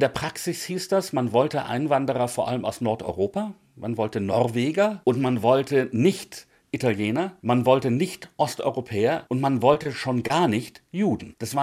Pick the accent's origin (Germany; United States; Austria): Austria; Ich bin ja in Österreich aufgewachsen.